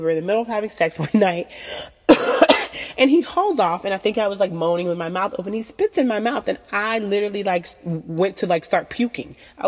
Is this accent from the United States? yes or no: yes; the South, United States; I grew up in the South, and I was raised to believe that a woman conducts herself a certain way in the bedroom.